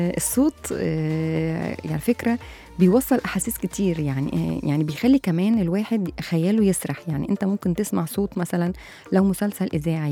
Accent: Egypt; ويوم الإذاعة ده زي ما هو عندنا في مصر

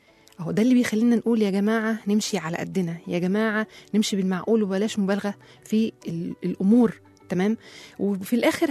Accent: Egypt; احنا طبعا مصريين بنشوف مثلا حد فتح محل موبايلات

